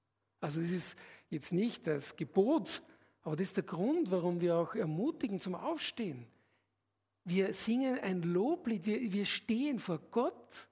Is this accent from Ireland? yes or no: no; Austria; ich bin Österreicher und wir haben ja die Tradition des Kaiserreiches.